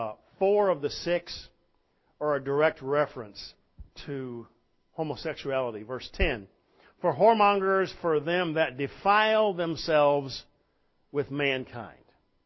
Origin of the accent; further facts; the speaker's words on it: United States; Lord, I'm an American. I live in a country that's immersed in marketing and stuff.